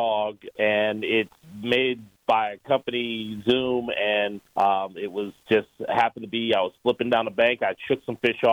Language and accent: English; Oakdale, California, United States; Oakdale, California.